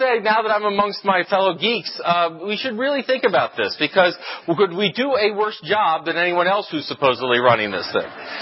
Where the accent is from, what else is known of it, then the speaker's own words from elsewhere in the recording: Ohio, United States; You know, I grew up in Ohio.